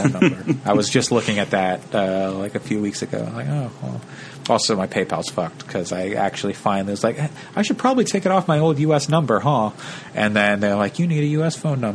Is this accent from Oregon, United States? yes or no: yes; Eugene, Oregon, United States; I am from Oregon, Eugene, Oregon, home of the Ducks.